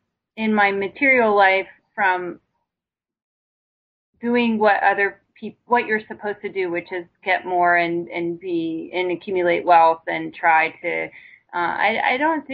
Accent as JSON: {"language": "English", "town": "Los Angeles", "region": "California", "country": "United States", "tie": "born or raised there", "said": "Of course, I grew up in Los Angeles, and, you know, my mother raised me in a single parent home"}